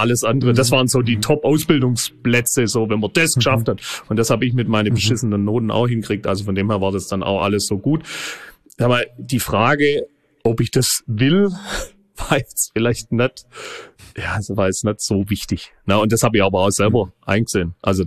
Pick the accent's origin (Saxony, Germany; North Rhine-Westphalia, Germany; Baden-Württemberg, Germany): Baden-Württemberg, Germany; Reutlingen; accent: Swabian; Ja, also wie man vielleicht am Dialekt auch schon hört, ist es im schwäbischen Herzen, im Neckartal, ein Ortsteil von Reutlingen, Mittelstadt heißt es. Metzingen, Reutlingen, zwar ein Ortsteil von Reutlingen, aber sehr nah auch in Metzingen dran. Ja, und da bin ich aufgewachsen.